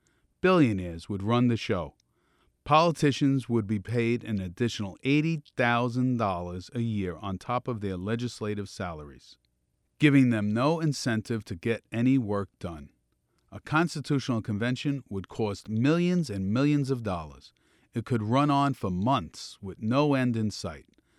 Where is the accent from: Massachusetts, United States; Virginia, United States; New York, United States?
New York, United States; Brooklyn; accent: Brooklyn; I'm from Brooklyn originally. You may be able to tell by my accent. And we speak pretty directly.